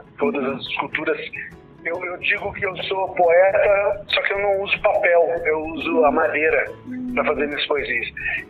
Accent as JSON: {"language": "Portuguese", "town": "Maria da Fé", "region": "Minas Gerais", "country": "Brazil", "said": "Então, eu sou de Maria da Fé. Eu vivi o mundo inteiro. Aí quando eu tava, meus pais estavam ficando velhinhos, eu quis voltar e curtir um pouco eles."}